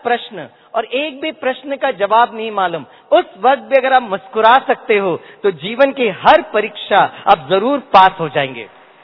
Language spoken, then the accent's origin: Hindi; Mumbai, Maharashtra, India; हम मुंबई से आए हुए हैं, मुंबई के लोगों का एक संस्कार है रिटर्न टिकट बुक करने का